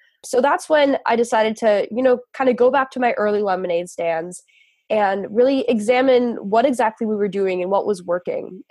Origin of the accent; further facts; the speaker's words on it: Los Angeles, California, United States; I grew up in Los Angeles, and I always loved having lemonade stands at the foot of my driveway.